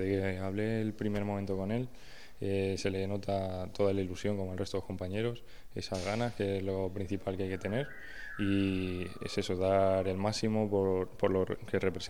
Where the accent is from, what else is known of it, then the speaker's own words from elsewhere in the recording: Murcia, Region of Murcia, Spain; Porque me fui con 16 años, aquí antes no daba la oportunidad, y vuelvo a casa. La verdad que yo he crecido aquí en Murcia y me siento como un murciano más.